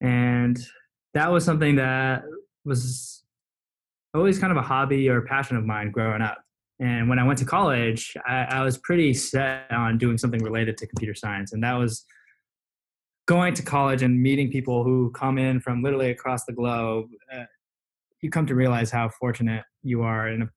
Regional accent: Cupertino, California, United States; I grew up in Cupertino. So that is a tech area too.

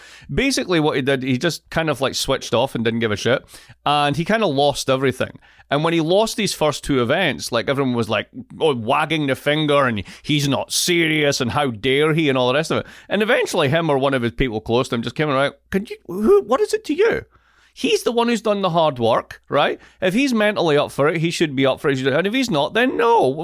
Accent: Scotland, United Kingdom; there's my whole sort of fractured relationship as a Scot, but also as a Brit.

